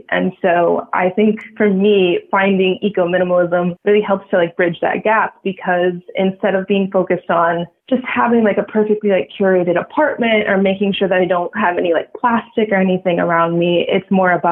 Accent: United States; So coming from the United States, which is very, very consumer focused, you know, growing up in America and being American

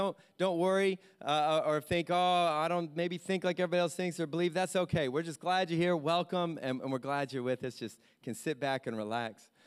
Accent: Akron, Ohio, United States; now in New York City, United States; When I grew up in Akron, Ohio, one of the greatest cities on planet Earth

